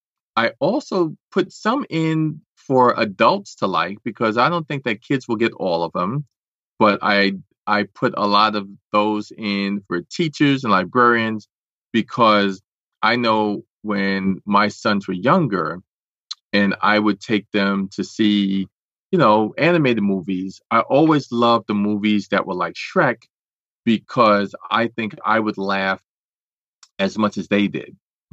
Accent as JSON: {"language": "English", "town": "New York City", "region": "New York", "country": "United States", "tie": "born or raised there", "said": "growing up in Washington Heights, being one of the youngest and smallest kids in my class"}